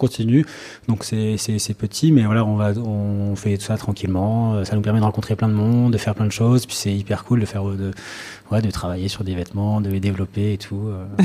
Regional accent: south of France, France; parce que moi, je viens du sud de la France.

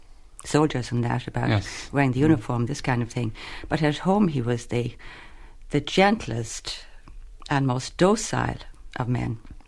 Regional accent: Kildare, Ireland; born there; I was born in the Curragh, yes, yeah.

